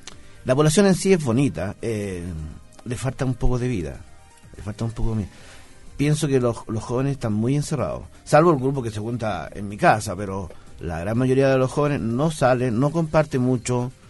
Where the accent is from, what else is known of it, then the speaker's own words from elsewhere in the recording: El Pinar, Santiago Metropolitan, Chile; Yo provengo de El Pinar, entonces El Pinar es una población donde la gran mayoría de la gente tiene este compromiso social.